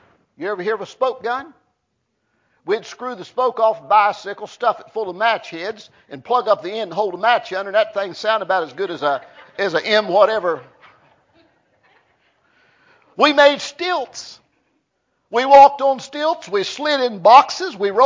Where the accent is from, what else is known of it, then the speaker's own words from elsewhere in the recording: Clifftop, West Virginia, United States; also born or lived in Smokeless Hollow; I was born in Fayette County, West Virginia. It was 1898. was a coal mining camp. I have people giving me a funny look today every time I tell them that I'm from Clifftop.